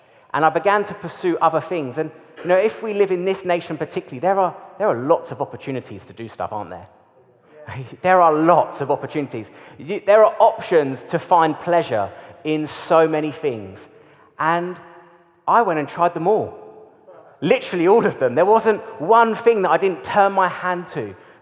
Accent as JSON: {"language": "English", "town": "Slough", "region": "South East England", "country": "United Kingdom", "tie": "born or raised there", "said": "I grew up in Slough in a very different environment from here."}